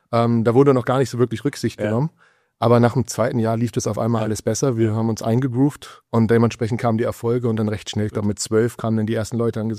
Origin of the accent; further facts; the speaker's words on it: Berlin, Germany; Ich bin gebürtig aus Berlin, in Berlin-Kreuzberg groß geworden, Brennpunktbezirk